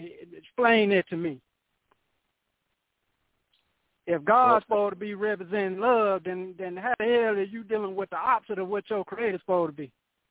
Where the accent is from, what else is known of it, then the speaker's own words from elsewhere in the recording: Arkansas, United States; This country boy from Arkansas, man.